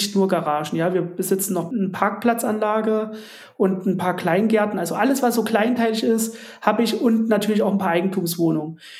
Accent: Jena, Thuringia, Germany; der Garagenkomplex stand im größten Wohngebiet in Jena, wo ich herkomme. Es sind so etwa 13.000 Einwohner

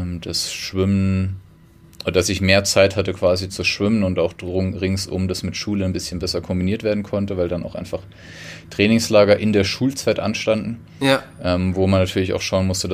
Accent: Weinheim, Baden-Württemberg, Germany; born there; also ich bin gebürtig aus Weinheim und bin da bei der TSG Weinheim einfach geschwommen

